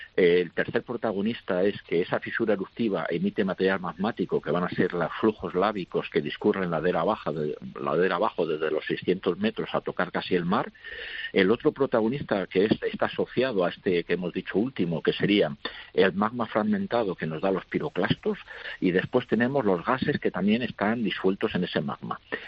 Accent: Salamanca, Castile and León, Spain; now in Canary Islands, Spain; yo soy de Salamanca, ¿no? Y llevo aquí 40 años en Canarias, es decir, soy un canario de adopción

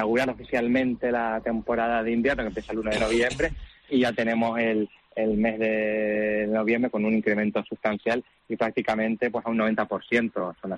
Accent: Spain; los que somos asiduos a los acueductos somos nosotros los españoles

